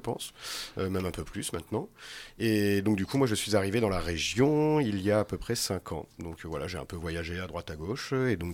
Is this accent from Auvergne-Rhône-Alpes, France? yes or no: yes; Auvergne-Rhône-Alpes, France; c'est vrai que je viens d'Auvergne aussi